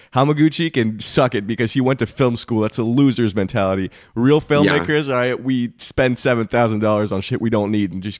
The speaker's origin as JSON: {"language": "English", "town": "Montreal", "region": "Quebec", "country": "Canada", "tie": "born or raised there", "said": "my hometown, Montreal, Canada, Quebec."}